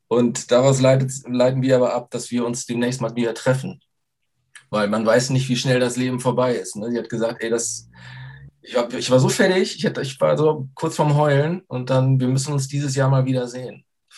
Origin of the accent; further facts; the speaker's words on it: North Rhine-Westphalia, Germany; ich komme halt aus Nordrhein-Westfalen, das ist so eine Handballhochburg, es gibt 1000 Handballvereine